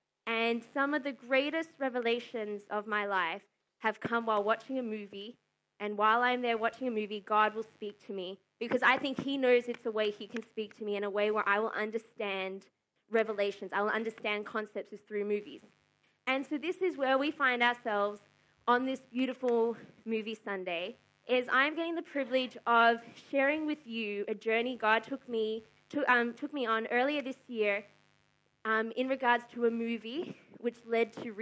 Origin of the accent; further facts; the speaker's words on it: Melbourne, Victoria, Australia; born there; I was born in Melbourne in 1998. To save you doing the maths, I'm 24.